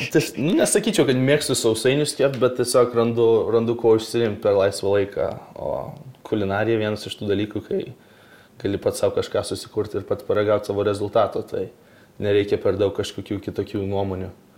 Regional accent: Vilnius, Vilnius County, Lithuania; moved away; Tai gimėjau ir augau Vilniuje, visai netoli čia ir pradinė Žirmūnuose buvo, po to Pašilaičiuose buvo ta pagrindinė mokykla gimnazija buvo prie Vilniaus licėjaus, tai augau gyvenau Vilniuje

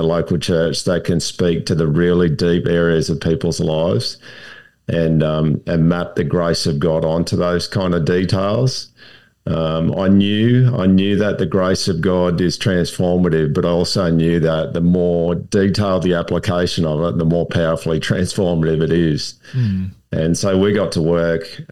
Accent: Australia; G'day, Curtis, and hello to all the listeners. As you can tell by my greeting, I'm from Australia.

